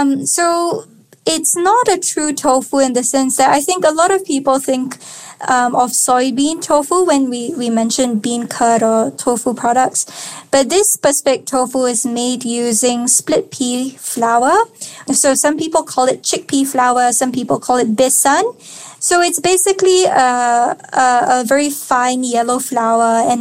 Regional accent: Singapore; I grew up in Singapore, and in Singapore, there are so many different races. So I really grew up with this multicultural approach to food

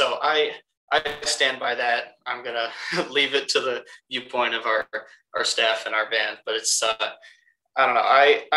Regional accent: Columbus, Ohio, United States; she and my grandpa, they lived a couple hours away in Canton, and I grew up in Columbus.

